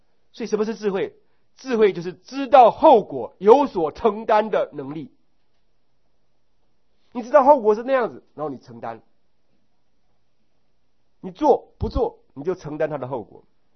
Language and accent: Chinese; Taiwan; also born or lived in Malaysia; 你看我是标准的台湾人，国语还讲得很像外省人，对不对？我讲英文的时候呢，人家认为我是 ABC 啊。我大概好几年住在马来西亚的时候呢